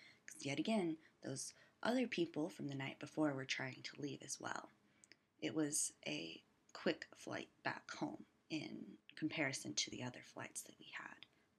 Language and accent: English; Texas, United States; I am from Texas, I guess.